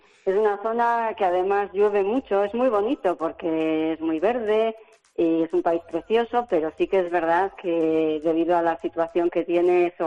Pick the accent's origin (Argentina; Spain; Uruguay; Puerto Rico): Spain; Bilbao, Basque Country; Bueno, soy de Bilbao, entonces claro, ahí está.